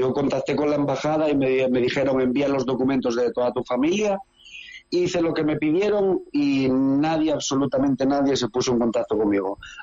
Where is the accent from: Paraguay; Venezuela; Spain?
Spain; Langreo, Asturias; now in Vinnytsia, Ukraine; yo también soy un humilde ciudadano de provincias, que soy de Asturias.